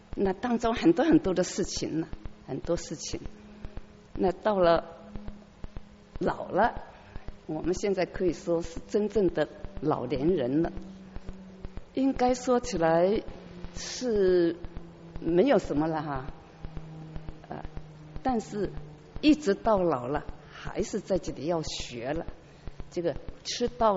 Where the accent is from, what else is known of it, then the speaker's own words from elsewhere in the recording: southern China, China; 他是北方人，我是南方人